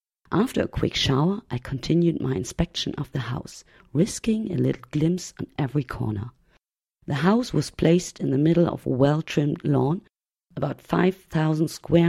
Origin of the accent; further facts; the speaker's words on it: Hamburg, Germany; English is a second language; I'm from Hamburg in Germany. I'm about 50 years old